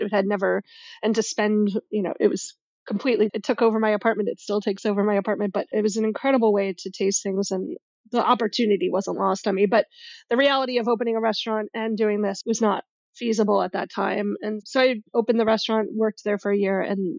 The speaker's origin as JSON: {"language": "English", "region": "New York", "country": "United States", "said": "So, but I'm from New York and I always wanted to come back here."}